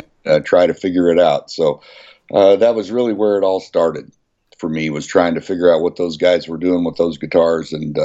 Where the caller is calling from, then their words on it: Kansas City, Missouri, United States; Kansas City, Missouri.